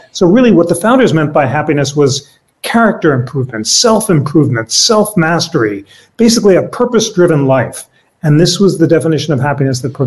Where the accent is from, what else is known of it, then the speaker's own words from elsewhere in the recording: New York City, New York, United States; I grew up in New York City. My dad was a hypnotherapist and a psychiatrist, and my mom was a social worker.